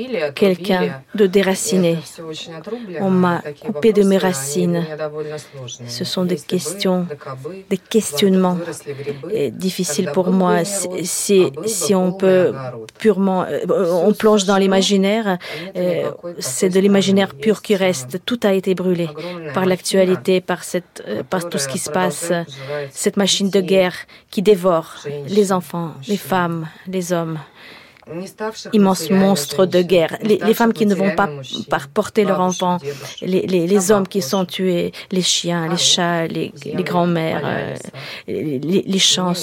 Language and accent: French; Moscow, Russia; French is a second language; Moi je viens de Moscou.